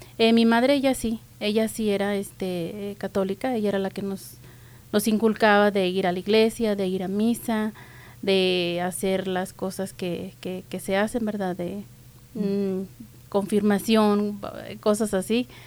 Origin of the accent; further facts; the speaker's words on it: Durango, Mexico; also born or lived in Torreón; ¿verdad? Como ya lo dijiste, yo soy de México. Nací en Torreón, Coahuila. pero fui criada junto con mis hermanos en un ranchito que está, digamos, a las afueras de Gómez Palacio, Durango.